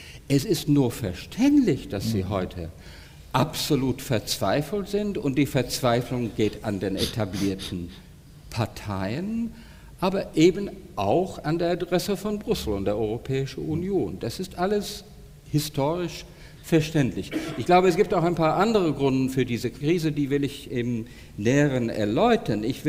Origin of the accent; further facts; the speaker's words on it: United Kingdom; German is a second language; Ich argumentiere hier wirklich, weiß Gott, nicht als Brite.